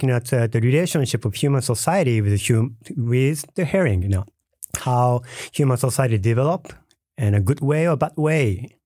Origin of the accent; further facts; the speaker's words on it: Japan; English is a second language; Yes. I'm from Japan and I'm an anthropologist.